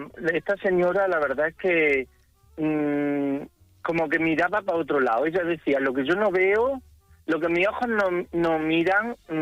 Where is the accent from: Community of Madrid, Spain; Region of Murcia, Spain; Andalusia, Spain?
Andalusia, Spain; Jaén